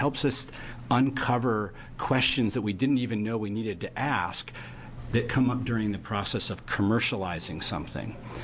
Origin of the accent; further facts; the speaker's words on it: Florence, Oregon, United States; I grew up in Florence. There's lots of sand dunes